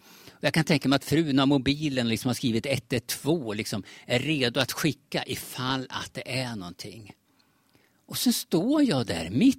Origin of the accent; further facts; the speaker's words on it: Sweden; born there; uppfostrad i ett individualistiskt kultur som jag är genom att jag är född i Sverige...